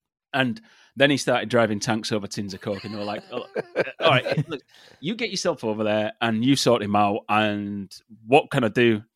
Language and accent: English; England, United Kingdom; So I grew up in England